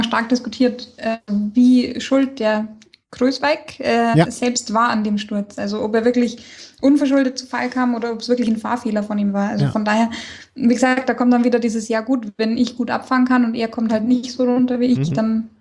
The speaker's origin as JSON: {"language": "German", "town": "Passau", "region": "Bavaria", "country": "Germany", "said": "Passau, ich komme ja aus Passau, haben wir auch schon besprochen"}